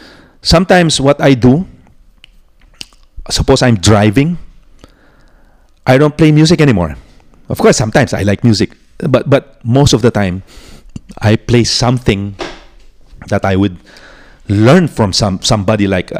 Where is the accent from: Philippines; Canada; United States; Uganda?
Philippines; Angeles, Central Luzon; I go to Manila. I'm from Angeles.